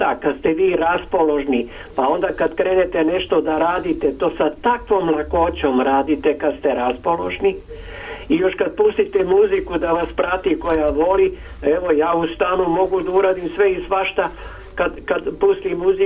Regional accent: Belgrade, Serbia; Ali ne sa Kosmaja, pogrešno vam je neko preneo, ja sam iz Beograda.

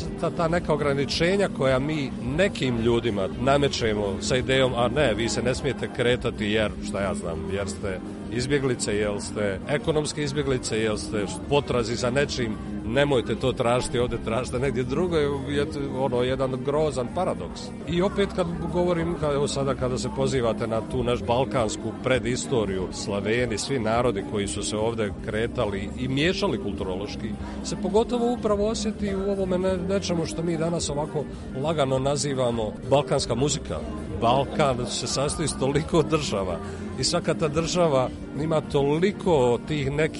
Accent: Sarajevo, Federation of Bosnia and Herzegovina, Bosnia & Herzegovina; born there; Rođen sam u Sarajevu 1963.

